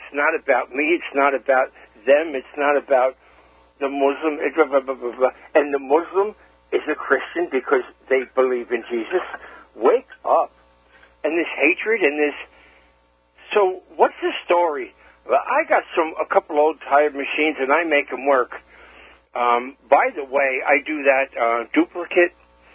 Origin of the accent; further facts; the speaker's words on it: New York, United States; You guys, I'm from Suffolk County